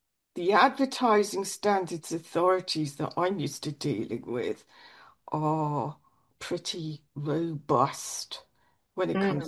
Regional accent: United Kingdom; now in Germany; even though I'm British, but I'm living here in Germany.

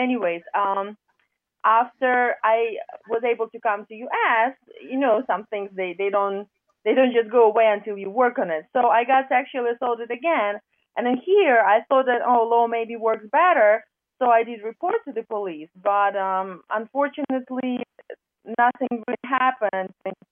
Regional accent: Ukraine; now in Virginia, United States; Actually, I'm not from Japan. I'm Ukrainian in Virginia.

